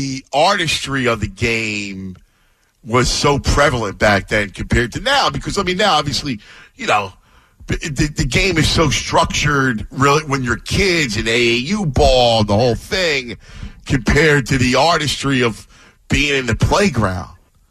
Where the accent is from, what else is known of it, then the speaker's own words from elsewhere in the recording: Philadelphia, Pennsylvania, United States; Like, I grew up in Philly, you know, when you play ball, most playgrounds didn't have nets.